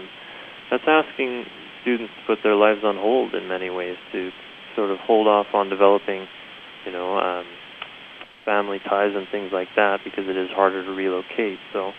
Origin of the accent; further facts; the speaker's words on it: Fort St. John, British Columbia, Canada; I'm from Fort St. John, and I've spent my entire life growing up in the north.